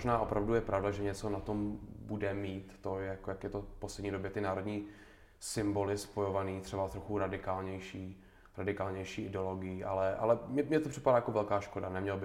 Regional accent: Prague, Czechia; my jsme řekli, odkud jste, z Česka, oni moc nevěděli, ale z Prahy.

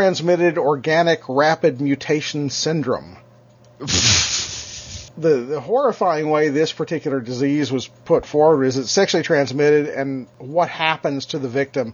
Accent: Deep South, United States; It's eat peanuts and chew tobacco. Because I'm from the Deep South.

